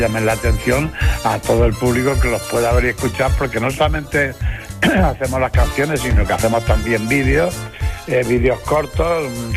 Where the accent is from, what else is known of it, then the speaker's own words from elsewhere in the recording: Alicante, Valencian Community, Spain; Pero mira, nosotros somos de Alicante y vivimos todos en Alicante.